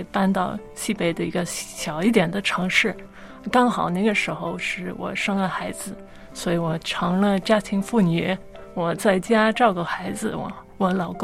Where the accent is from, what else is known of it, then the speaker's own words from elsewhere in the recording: Scotland, United Kingdom; Chinese is a second language; now in China; 大家听到我的口音大概能听出来我不是中国本地人，我来自西方，来自苏格兰。我是很早来到中国，首先是上学学中文，